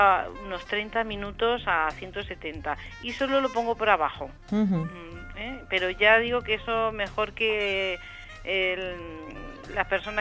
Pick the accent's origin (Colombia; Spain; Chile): Spain; Andalusia; Yo, como andaluza que soy...